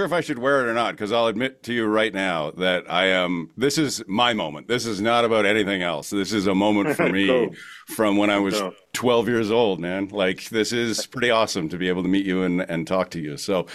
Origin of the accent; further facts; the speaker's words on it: Alberta, Canada; me, a 12-year-old white middle-class kid growing up in Alberta